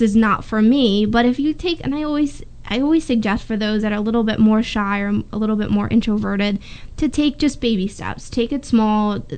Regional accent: Phillipsburg, New Jersey, United States; Phillipsburg is much different than Easton, and I was born and raised in Phillipsburg, and so Easton was very new to me when I came in.

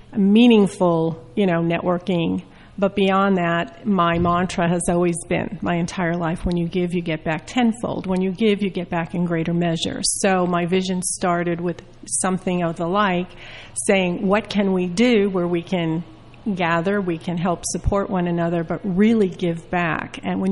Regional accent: New Jersey, United States; I'm from Bergen County originally

